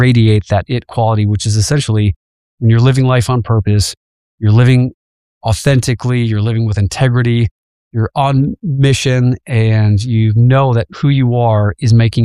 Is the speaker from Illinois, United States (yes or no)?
yes; Chicago, Illinois, United States; I grew up in the South Side of Chicago, so I'm a Midwesterner.